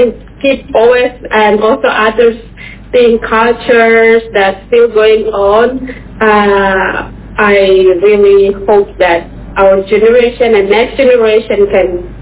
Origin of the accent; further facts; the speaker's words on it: Serui, Papua, Indonesia; So I, in Papua, I'm originally from Serui. So, but sadly, my grandfather or grandma, they never teach us how to speak in our language.